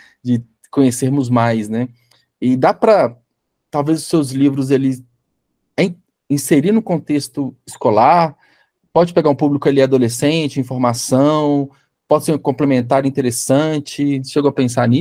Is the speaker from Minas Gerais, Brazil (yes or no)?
yes; Minas Gerais, Brazil; eu sou aqui de Minas Gerais e tudo mais